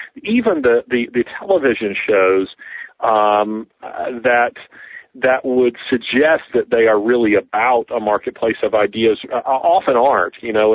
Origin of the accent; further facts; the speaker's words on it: Birmingham, Alabama, United States; I'm from Birmingham, Alabama, and married, have four wonderful children. And I'm a Christian